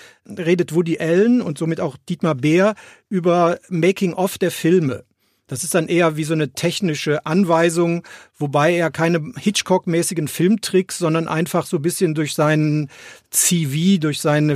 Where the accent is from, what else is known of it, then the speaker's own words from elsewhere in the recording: Rhineland, Germany; als Rheinländer setzt man sich über sich selbst hinweg.